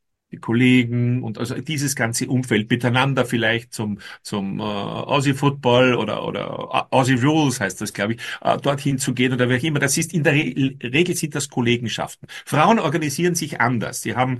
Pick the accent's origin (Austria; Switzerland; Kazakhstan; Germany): Austria; ich bin Österreicher